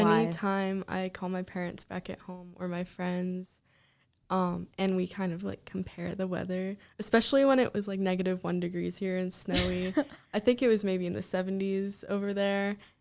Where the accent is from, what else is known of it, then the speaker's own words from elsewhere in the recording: Florida, United States; And a lot of people from up north were struggling a lot more than us Floridians were.